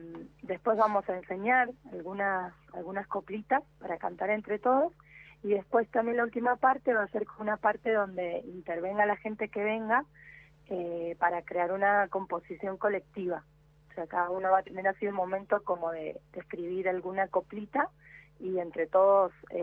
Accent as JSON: {"language": "Spanish", "region": "Buenos Aires", "country": "Argentina", "lives_now": "Mendoza, Argentina", "said": "vengo de Buenos Aires, estudié en una escuela de música popular allá y bueno, me dedico a eso. Yo hace 3 años y medio que vivo acá en Mendoza"}